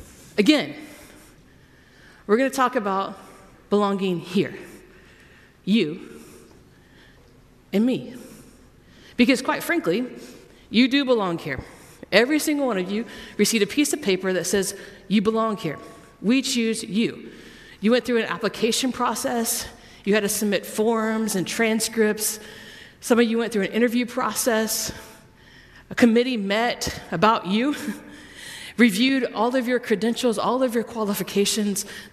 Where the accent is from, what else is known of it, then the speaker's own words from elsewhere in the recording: Georgia, United States; I grew up in Georgia. … is in Indiana.